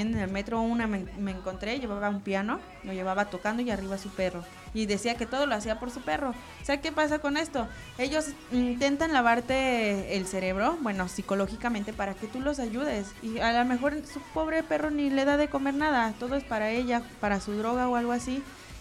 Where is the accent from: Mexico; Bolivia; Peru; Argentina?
Mexico; now in Spain; nosotros somos mexicanas, niños, por si no saben